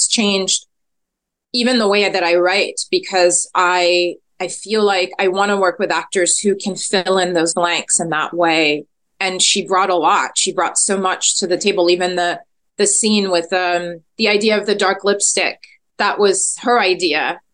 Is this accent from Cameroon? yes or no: yes; Cameroon; because I'm from Cameroon. It's a Francophone country. Well, it is also English speaking, but I'm from the Francophone side.